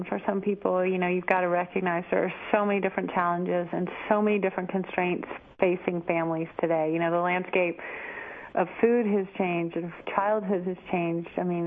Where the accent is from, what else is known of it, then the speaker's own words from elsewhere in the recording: Texas, United States; I grew up in Texas, so, you know, we tend to grill salmon with a husband from Seattle